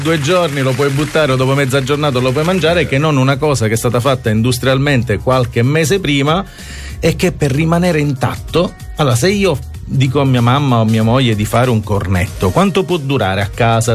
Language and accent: Italian; Sicily, Italy; io sono siciliano, vado in giro per l'Italia